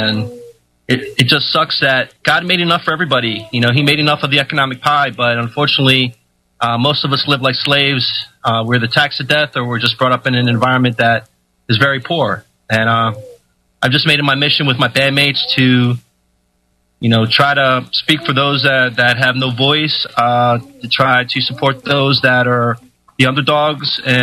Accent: United States; I'm an American. I live in the state of Pennsylvania, about an hour north of Philly.

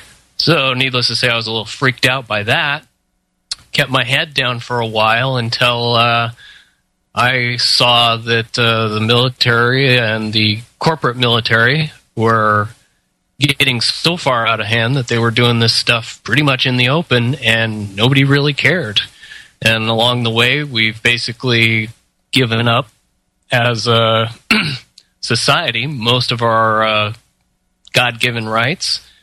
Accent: Ogden, Utah, United States; born or raised there

